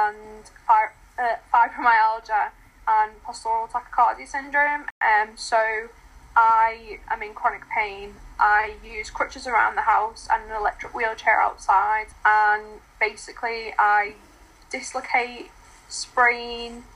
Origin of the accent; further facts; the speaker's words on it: Liverpool, North West England, United Kingdom; now in Wellingborough, United Kingdom; I'm 29. I'm originally from Liverpool, but I live in Wellingborough, Northamptonshire at the moment.